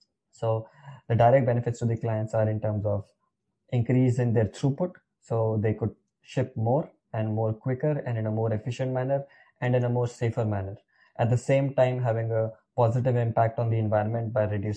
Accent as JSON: {"language": "English", "country": "India", "moved": "as an adult", "lives_now": "Toronto, Canada", "said": "so I'm from India. I came to Toronto in 2014. So I've been here for more than around 7 years."}